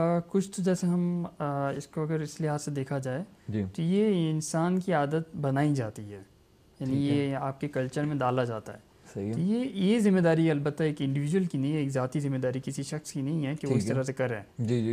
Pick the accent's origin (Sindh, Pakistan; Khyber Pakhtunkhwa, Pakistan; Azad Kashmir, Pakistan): Sindh, Pakistan; Karachi; میرا تعلق کیونکہ کراچی سے ہے